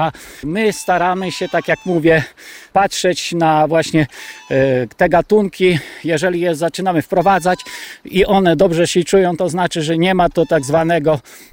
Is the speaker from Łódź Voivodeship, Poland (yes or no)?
no; Tomaszów Lubelski, Lublin Voivodeship, Poland; born there; przypominają mi moje rodzinne strony okolic Tomaszowa Lubelskiego.